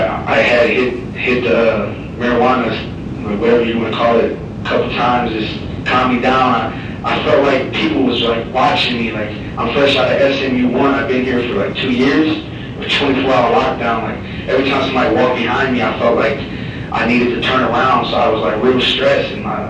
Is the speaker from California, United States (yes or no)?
no; Illinois, United States; I'm from Illinois. I never been to Arizona in my life.